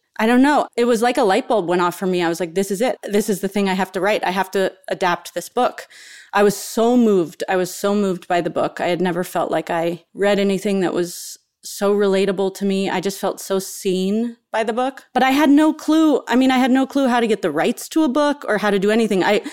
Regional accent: California, United States; And I'm from the Bay Area, so it was also, the setting of it just felt really connected to me.

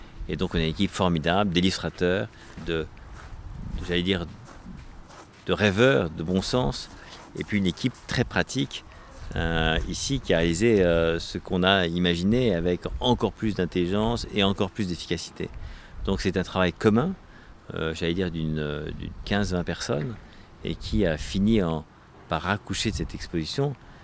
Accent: Normandy, France; j'ai été élevé aussi en Normandie, dans un potager, dans des fermes, à la laiterie, dans une scierie, dans les bois, à marquer les bois, dans un parc.

